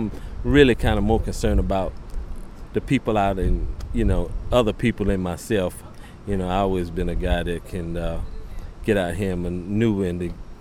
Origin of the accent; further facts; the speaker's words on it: Atlanta, Georgia, United States; I'm from Atlanta, Georgia.